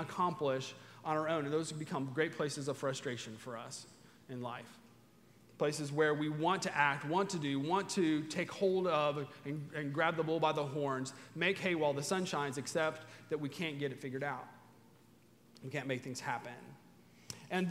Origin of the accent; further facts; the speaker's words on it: Kentucky, United States; Yeah, we're mostly from Kentucky, so we get that.